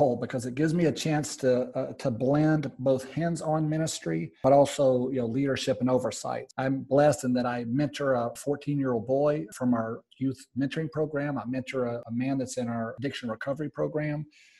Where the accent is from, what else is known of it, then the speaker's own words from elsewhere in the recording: Tennessee, United States; I was born and raised in Tennessee. Raised by a single mom and the youngest of three boys